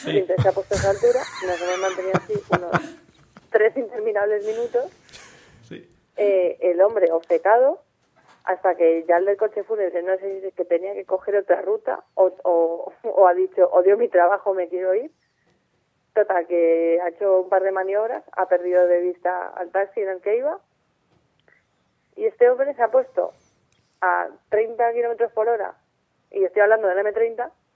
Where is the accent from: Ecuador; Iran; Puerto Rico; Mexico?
Iran; Tehran, Tehran Province; Spanish is a second language; Yo soy de Teherán. Teherán está en Irán.